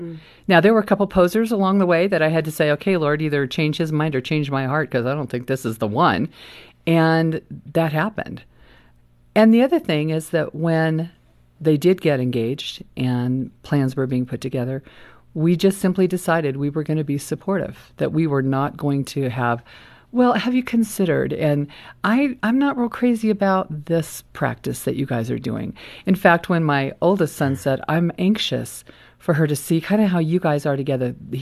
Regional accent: California, United States; we grew up in California.

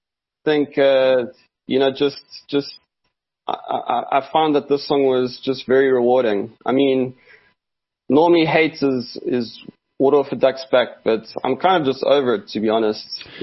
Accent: Johannesburg, Gauteng, South Africa; Because I grew up in Joburg, a lot of my friends are there

